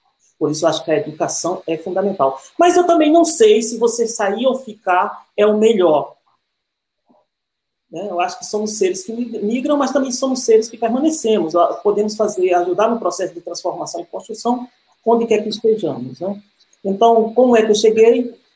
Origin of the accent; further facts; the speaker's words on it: Ubaeira, Brazil; born there; Eu nasci em Ubaeira, eu nasci num tempo, em 1969